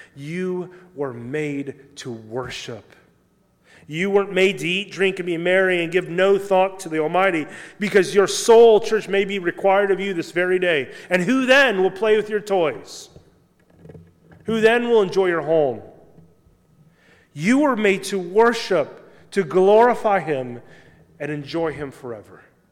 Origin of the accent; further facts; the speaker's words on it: Midwest, United States; everything always growing up in the Midwest was like, it's California or it's New York or in Washington, D.C.